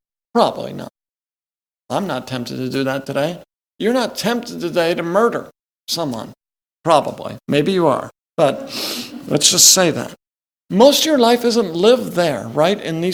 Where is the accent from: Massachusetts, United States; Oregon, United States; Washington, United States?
Oregon, United States; I love rivers. I grew up in Oregon, lots of rivers and beautiful rivers.